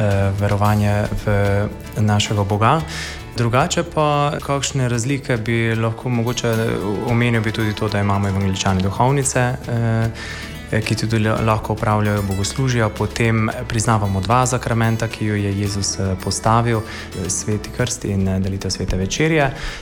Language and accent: Slovenian; Martjanci, Mura, Slovenia; Jaz pa iz Martjanca.